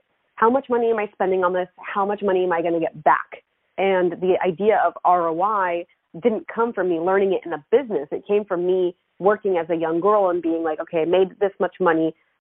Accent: Israel; Maybe it does have to do with the fact that I grew up in Israel

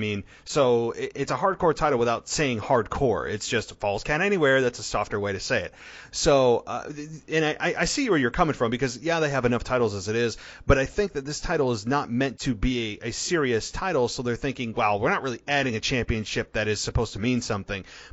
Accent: Albany, New York, United States; basically dying in front of the Albany crowd, my hometown, which I actually did not attend because I couldn't, unfortunately, on Monday night.

